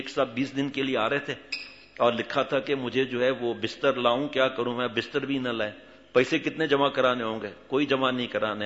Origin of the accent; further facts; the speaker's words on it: Karachi, Sindh, Pakistan; born there; میں تو کراچی میں پیدا ہوا